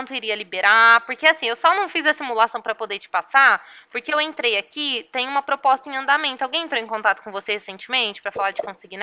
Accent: Ribeirão Preto, São Paulo, Brazil; Eu sou daqui de Ribeirão Preto, do escritório daqui.

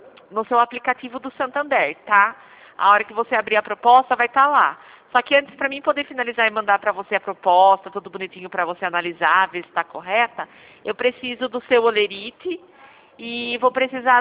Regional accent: São Paulo, Brazil; eu sou do estado de São Paulo

